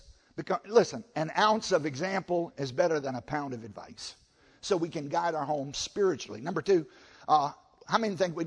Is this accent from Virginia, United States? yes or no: yes; Virginia, United States; I grew up in Southside, Virginia on a tobacco farm.